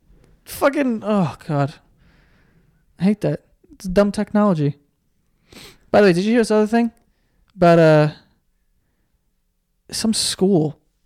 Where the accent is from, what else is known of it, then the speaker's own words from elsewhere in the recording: New York, United States; I mean, we're from New York, so if someone's, if I can't see the Bluetooth, I just assume you're out of your fucking mind, and I let you go.